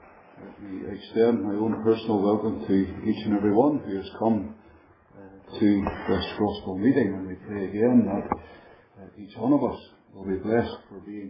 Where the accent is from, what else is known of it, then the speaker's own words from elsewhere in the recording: Ireland; now in -; but you have to remember that I'm originally from Ireland